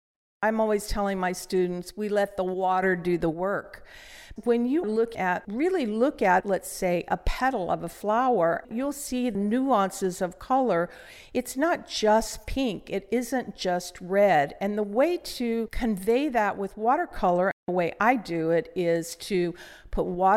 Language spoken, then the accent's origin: English; Arizona, United States; now in Chico, United States; I grew up in Arizona and there weren't many flowers. When I moved to Chico, I was just overwhelmed with beautiful opportunities to paint